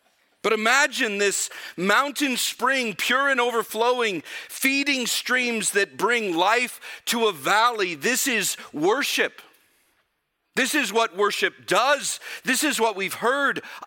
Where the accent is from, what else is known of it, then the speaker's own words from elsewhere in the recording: California, United States; You all know, as a Californian